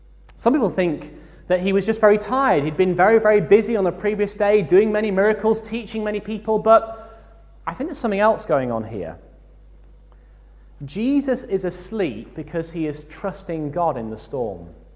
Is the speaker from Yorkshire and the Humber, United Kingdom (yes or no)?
yes; York, Yorkshire and the Humber, United Kingdom; When I was growing up in York, I used to do some rowing on the river there in the Ouse